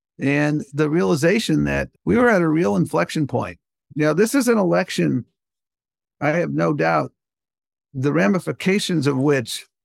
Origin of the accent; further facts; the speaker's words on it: Buffalo, New York, United States; I grew up in Buffalo, New York, and when I was a kid, there was a Kensington Expressway.